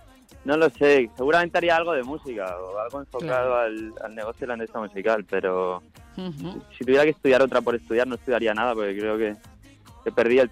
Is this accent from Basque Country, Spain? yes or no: no; Monóvar, Valencian Community, Spain; soy de Monóvar, muy conocido por Azorín.